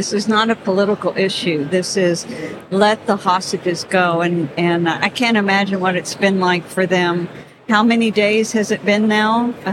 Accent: United States; I find it shocking as an American that we would have protests out in the streets

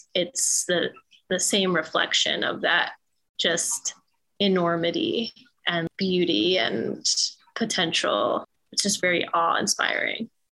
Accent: Philadelphia, Pennsylvania, United States; And I was born and raised here in Philly. My dad immigrated to Philly from Ecuador as a child, and my mom's family have been here for some generations, but immigrated here from Ireland a while ago.

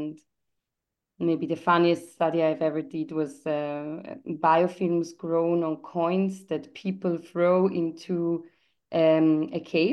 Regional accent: Switzerland; also born or lived in Australia / Portugal; I am Swiss. So my parents are Swiss. And I moved around a lot as a child, actually. I was not growing up in Switzerland all the time. I lived in Australia when I was small and in Portugal.

